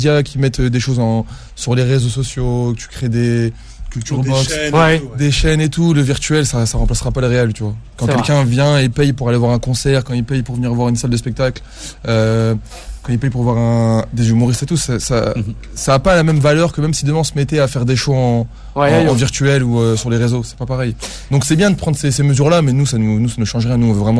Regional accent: France; Je suis français, j'exerce en France.

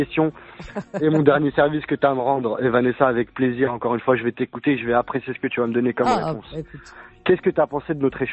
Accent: France; Moi, je suis français comme toi

